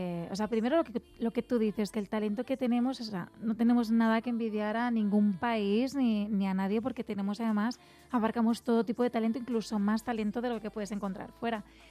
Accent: Madrid, Community of Madrid, Spain; Sí, de Madrid, Madrid.

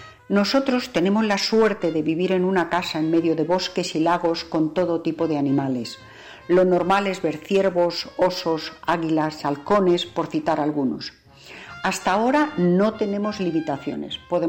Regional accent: Madrid, Community of Madrid, Spain; also born or lived in New York; now in United States; una madrileña que vive en una pequeña comunidad de Pensilvania con muy baja densidad de población

